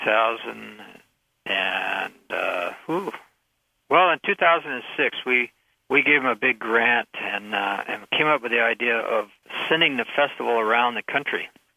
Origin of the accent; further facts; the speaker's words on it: Maine, United States; born there; Yeah, I was born in Maine.